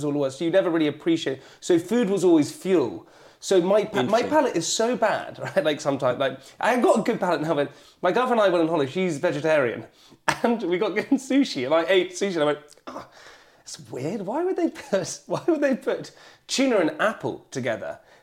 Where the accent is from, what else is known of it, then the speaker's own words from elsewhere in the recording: Cirencester, South West England, United Kingdom; also born or lived in London; So I grew up in the countryside. So I grew up just near Cirencester, in sort of Gloucestershire area. And then parents divorced at, like, 7 years old, moved to London with my mum.